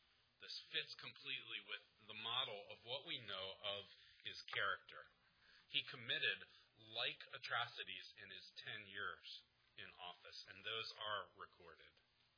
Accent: Philadelphia, Pennsylvania, United States; I grew up in Philadelphia

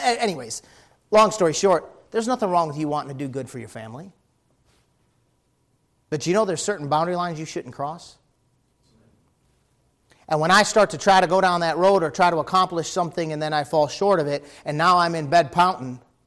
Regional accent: United States; But I'm an American.

